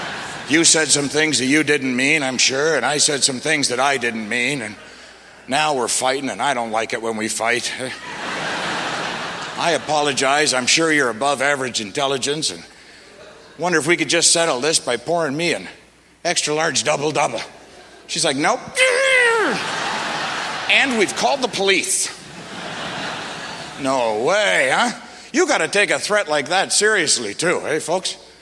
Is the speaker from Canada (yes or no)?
yes; Canada; I'm a Canadian. I want my Tim Hortons.